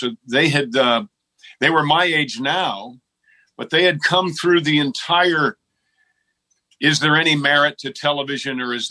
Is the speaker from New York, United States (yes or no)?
yes; Mount Kisco, New York, United States; But by the time I was 18, I started doing theater in Mount Kisco, New York. I'm from Mount Kisco.